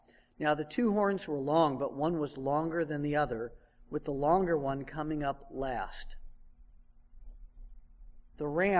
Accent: Los Angeles, California, United States; I remember growing up in Los Angeles during the days of the Los Angeles Rams, and we thought their helmets were so macho.

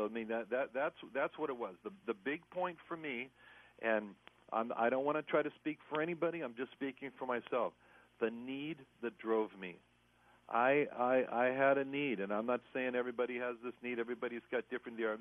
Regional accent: Los Angeles, California, United States; The weather is so terrible, because I'm from Los Angeles.

